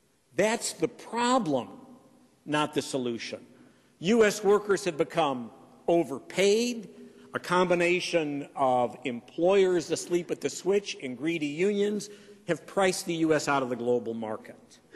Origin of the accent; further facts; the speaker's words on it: Detroit, Michigan, United States; I'm from Detroit, so I have a certain remembrance of cold winters.